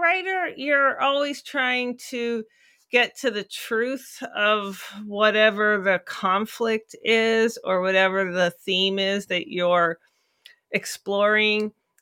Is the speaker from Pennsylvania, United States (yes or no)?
yes; Pittsburgh, Pennsylvania, United States; it's set in my hometown, Pittsburgh, PA.